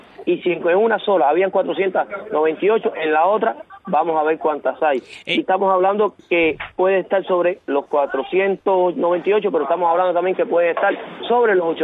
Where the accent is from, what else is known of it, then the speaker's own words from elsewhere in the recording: Cienfuegos, Cuba; Yo soy de Cienfuegos.